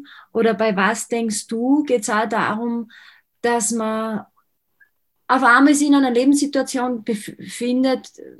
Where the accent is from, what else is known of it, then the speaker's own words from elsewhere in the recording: Kapfenberg, Styria, Austria; In meiner Heimatgemeinde, ich glaube, wo ich dort aufgewachsen bin, waren 1000, war es eine 1000-Seelen-Gemeinde. Ich weiß jetzt nicht, vielleicht sind jetzt ein bisschen mehr dort. Also es ist nicht wesentlich groß, gehört aber zu Kapfenberg